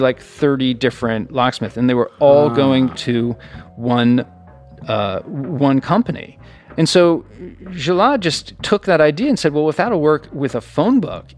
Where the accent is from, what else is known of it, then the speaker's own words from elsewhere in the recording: Israel; accent: Israeli; they just hear my Israeli accent and they say, I'm not selling to you.